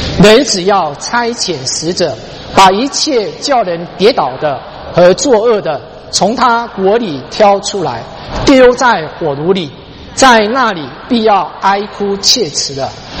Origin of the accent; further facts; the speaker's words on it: Taiwan; 还有我不晓得在我们从台湾来的哈